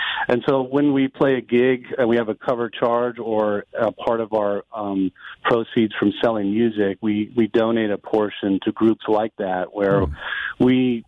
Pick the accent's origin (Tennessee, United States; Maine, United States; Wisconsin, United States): Maine, United States; Augusta; also born or lived in Brooklyn; now in Pelham, United States; I'm originally from Maine, Augusta, and a lot of my music is based on growing up there. But I've lived in the New York area now for, since 1997, Brooklyn, and now I'm with my family up in the Pelham area.